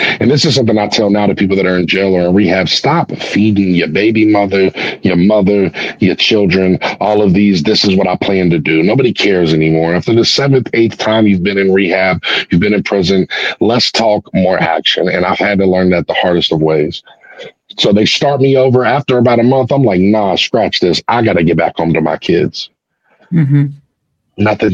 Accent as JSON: {"language": "English", "region": "West Virginia", "country": "United States", "tie": "born or raised there", "said": "I also grew up in West Virginia, and I've spent more time in a tent in LA than I ever have in the state of West Virginia."}